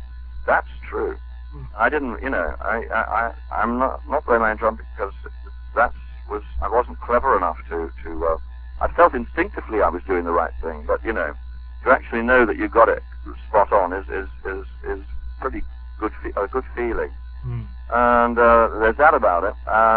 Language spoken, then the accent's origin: English; New Zealand; Well, I grew up in New Zealand